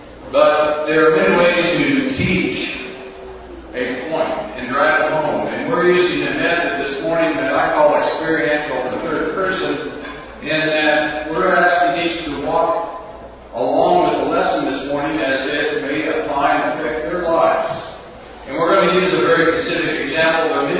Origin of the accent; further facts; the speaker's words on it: Sierra Vista, Arizona, United States; from Sierra Vista, Arizona. And I'm very glad to be here.